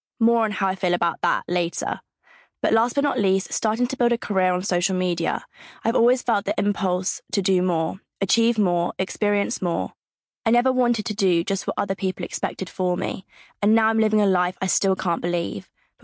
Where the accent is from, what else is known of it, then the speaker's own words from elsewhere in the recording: Hitchin, East of England, United Kingdom; also born or lived in Stevenage, United Kingdom; I grew up in Hitchin, another town in Hertfordshire, and lived in the same house almost all my childhood